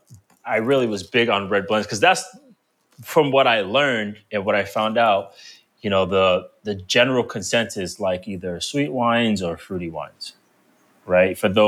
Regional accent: Providence, Rhode Island, United States; I grew up in Providence, Rhode Island.

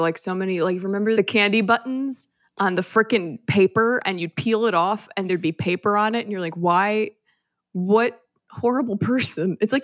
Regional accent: Midwest, United States; Like we grew up in the Midwest, and there were some rainy, cold to the bone freaking Halloween.

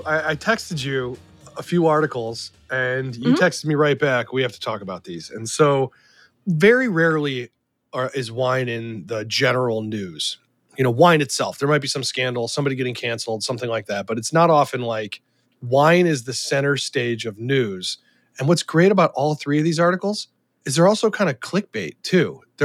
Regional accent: Ohio, United States; Hey, you stop it. I'm from Ohio.

